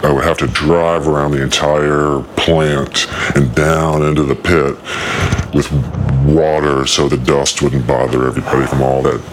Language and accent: English; Richmond, Virginia, United States; also born or lived in Grand Rapids, Michigan; I'm from Richmond, the capital of the Confederacy. And I was born in Michigan, Detroit. My father's from Detroit. I was born in Grand Rapids. But raised in the the capital of the Confederacy